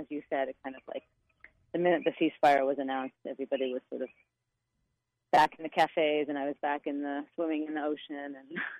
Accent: Israel; now in New York City, United States; I am a choreographer and a performer. I grew up in Israel, but I have been based in New York City since 1999.

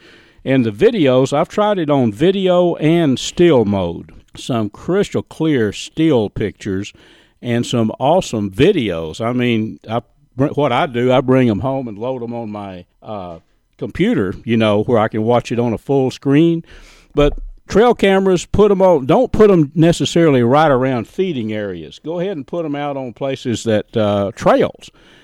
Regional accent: Texas, United States; I was raised in Red River County, which is the next county east

